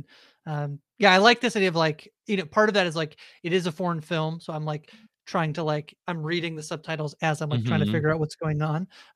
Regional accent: Liverpool, North West England, United Kingdom; Yes, I'm from Liverpool

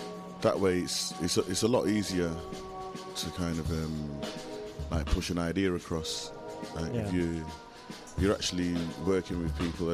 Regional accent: Manchester, North West England, United Kingdom; now in New York, United States; I'm from Manchester in England.

